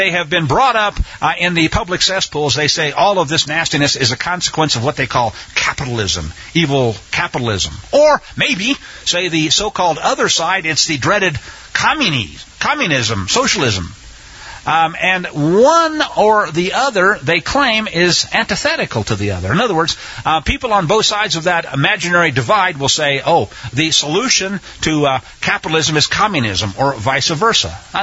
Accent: Missouri, United States; I grew up in Missouri. There was a law on the books.

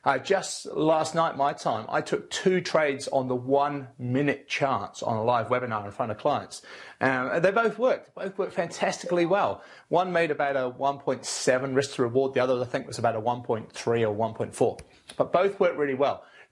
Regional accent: New Zealand; And I said, no, I'm from New Zealand.

